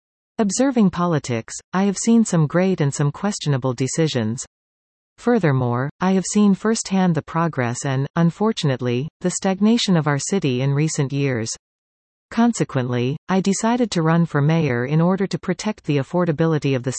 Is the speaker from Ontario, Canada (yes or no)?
yes; Guelph, Ontario, Canada; It has been my privilege to live, study, work and volunteer within the city of Guelph, my hometown, for the last decade and a half.